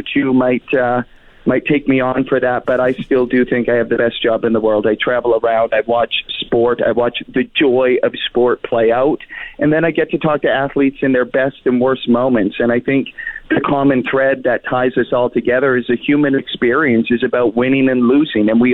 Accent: Saskatoon, Saskatchewan, Canada; now in Toronto, Canada; I grew up in Saskatoon, so I'm prairie tough, or at least I'm trying to pretend that I am.

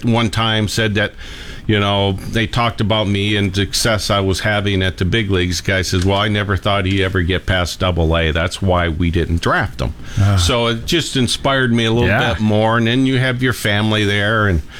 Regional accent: Detroit, Michigan, United States; I'm from Detroit. Yeah. I grew up a Tiger fan.

